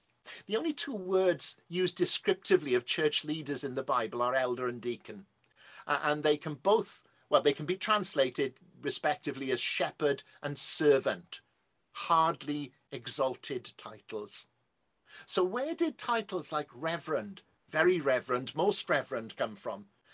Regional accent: Wales, United Kingdom; some of you may have worked out, though I hide it well, that I'm Welsh.

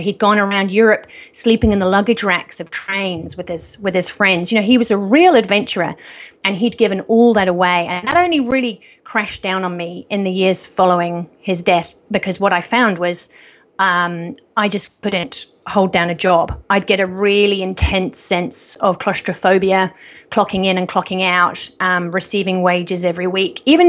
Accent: England, United Kingdom; now in New Zealand; I grew up in England. And in winter there, it just goes on and on and on, yeah.

